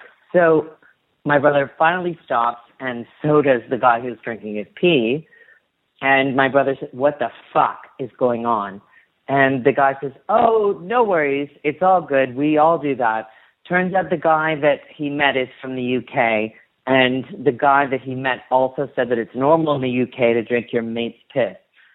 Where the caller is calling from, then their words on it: Toronto, Ontario, Canada; I'm calling from Toronto, Ontario.